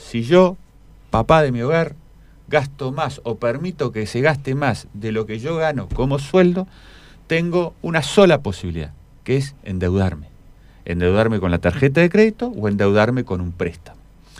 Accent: Aluminé, Neuquén, Argentina; y yo que vengo de Aluminé, ¿qué le digo a mis vecinos?

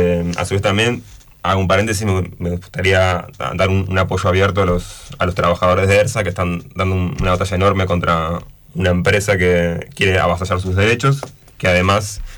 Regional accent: Concepción del Uruguay, Entre Ríos, Argentina; Soy de Concepción del Uruguay, sí. Nací ahí. Estuve estudiando ahí en la secundaria. También estuve estudiando en la UNER, uh-huh, allá de Concepción del Uruguay. Después me mudé a La Plata a estudiar filosofía.

